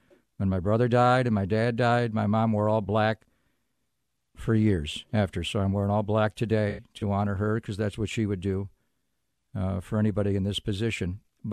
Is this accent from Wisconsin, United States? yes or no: no; Buffalo, New York, United States; But I am here in Buffalo, New York, as you know, my hometown